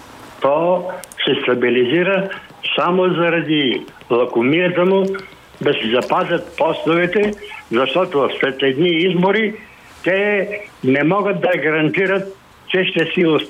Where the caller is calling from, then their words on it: Sofia, Sofia City, Bulgaria; от София съм.